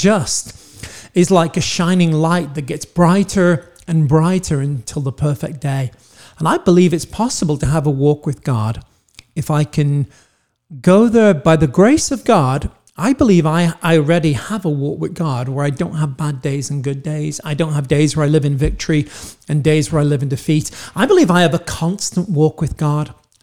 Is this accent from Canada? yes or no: no; United Kingdom; now in United States; I'm British, but I live in the United States.